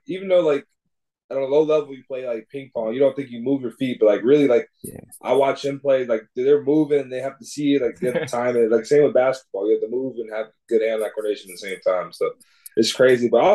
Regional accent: Durham, North Carolina, United States; Even though I'm from Durham, I went to school in Raleigh.

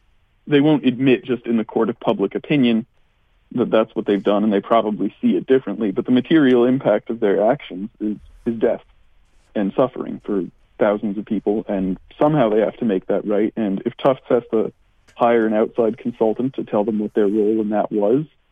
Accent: New Haven, Connecticut, United States; So I come from New Haven, Connecticut. A lot of the people I grew up with became addicted to opiates.

